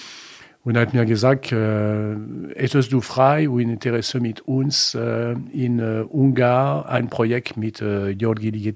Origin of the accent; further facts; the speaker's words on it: La Rochelle, Nouvelle-Aquitaine, France; German is a second language; Ich bin in La Rochelle geboren, in Frankreich, Südwestfrankreich, und es liegt am Meer. Es ist ein sehr schönes Ort. Und ich komme von einer Familie mit drei Kindern.